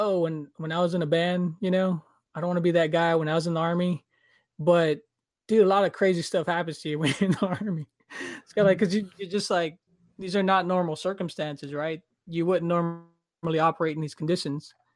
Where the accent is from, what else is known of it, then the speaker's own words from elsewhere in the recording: Texas, United States; Oh, we're from Texas.